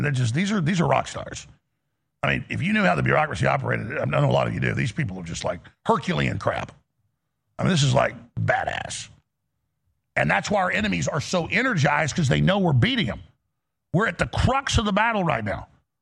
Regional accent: United States; I'm an American. I'm a Christian. I'm a patriot.

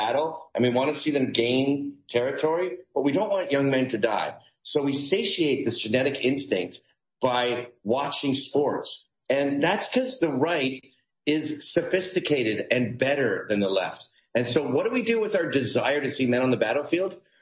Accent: New York, United States; And I'm a New Yorker.

